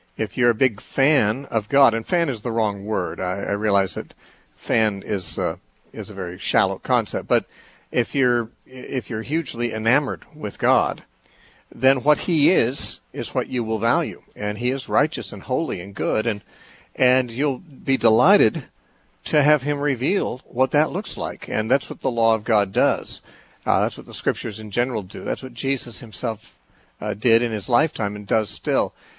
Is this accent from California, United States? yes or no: yes; Temecula, California, United States; Tomorrow I'm holding a meeting in Temecula. That's my hometown where I live.